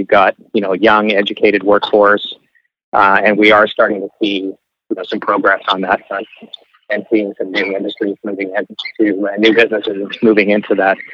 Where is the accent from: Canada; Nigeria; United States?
Canada; British Columbia; I'm from the Okanagan, so I'm going to say that's one I'm excited about. And you know, I'm from the southern part of the valley